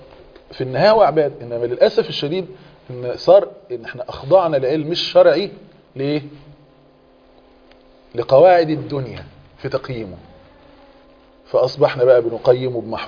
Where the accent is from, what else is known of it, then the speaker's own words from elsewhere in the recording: Egypt; وبالنسبه لنا احنا كمصريين